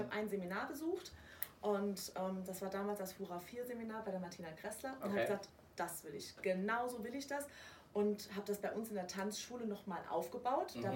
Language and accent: German; Saarbrücken, Saarland, Germany; also born or lived in France; Aber ich bin halt ganz normal im Saarland aufgewachsen, in Saarbrücken